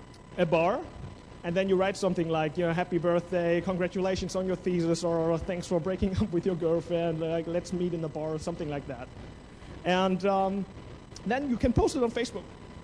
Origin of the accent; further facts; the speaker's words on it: Germany; Well, we're from Germany, so we love beer.